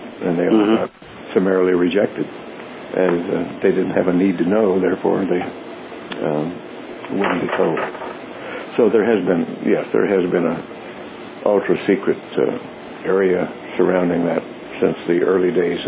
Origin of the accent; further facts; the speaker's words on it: Roswell, New Mexico, United States; But since I grew up in Roswell, New Mexico, right down the road from Dr. Robert Goddard, the father of American rocketry